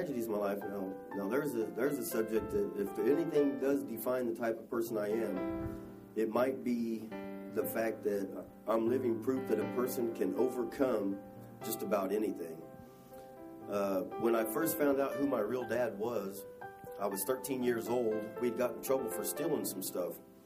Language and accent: English; Hutchinson, Kansas, United States; Well, I grew up in Hutchinson, Kansas. I'm a middle child. I had an older sister and a younger brother.